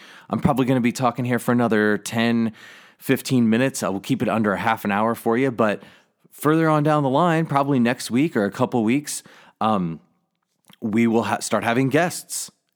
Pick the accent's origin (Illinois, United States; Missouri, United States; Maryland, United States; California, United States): Missouri, United States; St. Louis; I had released some music and I'm from St. Louis